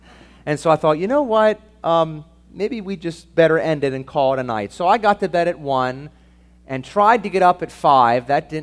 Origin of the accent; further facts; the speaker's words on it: York, Pennsylvania, United States; York, Pennsylvania is where I grew up, and that's my hometown where my family lives